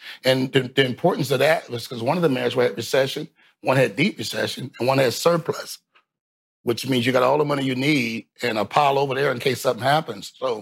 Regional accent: St. Petersburg, Florida, United States; I'm born here, born and raised in Midtown South St. Pete, one of the most impoverished areas in the whole county

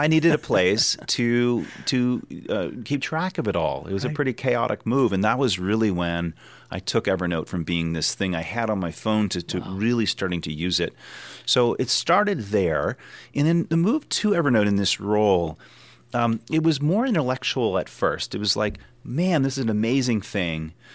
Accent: Ontario, Canada; also born or lived in Toronto; And so I grew up in a very small town. I was born in Toronto in Ontario, as you said. Mm-hmm. I grew up in a really small town. My parents were retailers.

